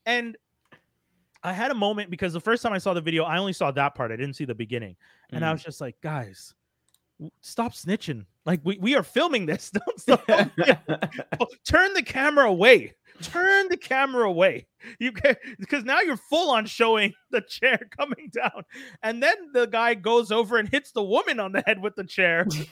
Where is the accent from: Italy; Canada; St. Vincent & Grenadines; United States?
Canada; I'm Caribbean Canadian. That's how I've described myself to people. I'm Caribbean Canadian.